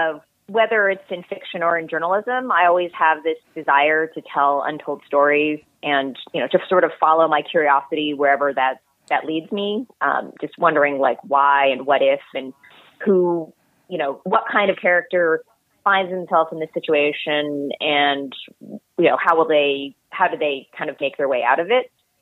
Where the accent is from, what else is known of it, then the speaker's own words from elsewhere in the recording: California, United States; Yes. And in fact, I am back in the same house that I grew up